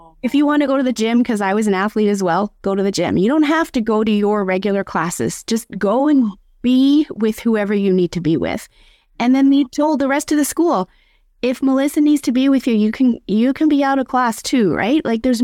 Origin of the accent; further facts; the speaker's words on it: Japan; First of all, I was raised in Japan, and so I'm fully aware of the 1,000 cranes.